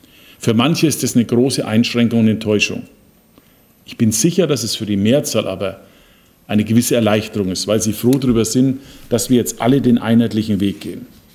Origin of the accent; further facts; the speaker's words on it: Bavaria, Germany; die sogenannte Startezeit bei uns in Bayern, wie man sagt, zwischen Weihnachten und Neujahr